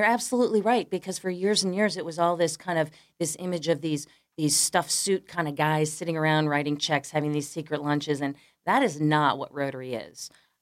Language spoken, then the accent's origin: English; New York, United States; that certainly wasn't my hometown in upstate New York.